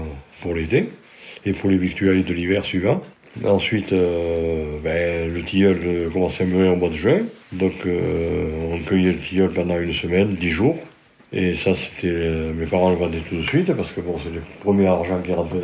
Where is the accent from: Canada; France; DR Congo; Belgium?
France; Avignon, Provence-Alpes-Côte d'Azur; born there; Je suis né à Avignon et mes parents habitaient à Chiné. J'ai fait mes premiers pas là-bas jusqu'à l'âge de 6 ans et demi.